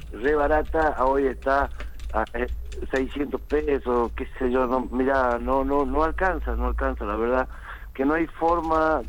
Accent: Rosario, Santa Fe, Argentina; vengo yo de Rosario, de la frontera

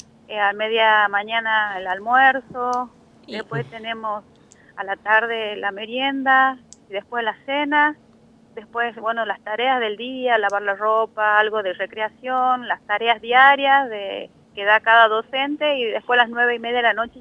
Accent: Concepción, Biobío, Chile; yo soy del sur, yo soy de Concepción, para el otro lado.

